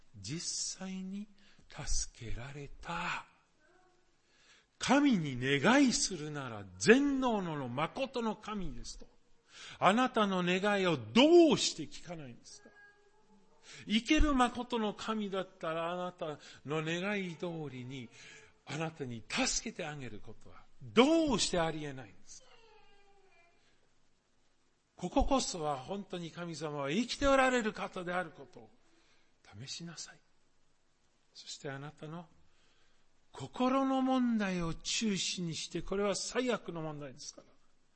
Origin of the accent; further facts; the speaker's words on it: Germany; Japanese is a second language; ここはドイツ人としてちょっとわからないところが一つあるんですけど